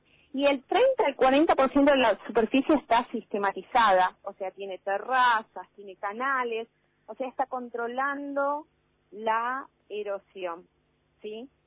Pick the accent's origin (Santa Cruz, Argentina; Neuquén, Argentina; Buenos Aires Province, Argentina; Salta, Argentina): Salta, Argentina; yo hice mi carrera de ingeniería agronómica allá en Salta